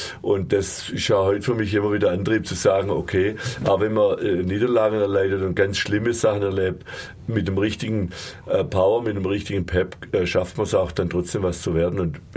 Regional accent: Calw, Baden-Württemberg, Germany; Ja, ich komme aus Calw, also genauer gesagt aus Stammheimer Calw, das ist der Höhenkurort oben. Ja, Calw liegt da ziemlich tief.

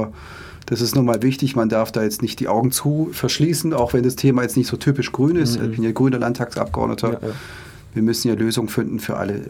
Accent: Ludwigsburg, Baden-Württemberg, Germany; ich bin Deutscher, ich bin Schwabe, ich bin hier aufgewachsen und geboren in Ludwigsburg.

